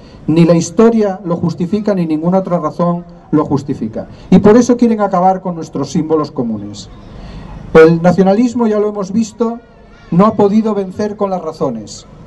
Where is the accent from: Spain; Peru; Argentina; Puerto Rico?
Spain; Catalonia; los catalanes somos españoles como los demás.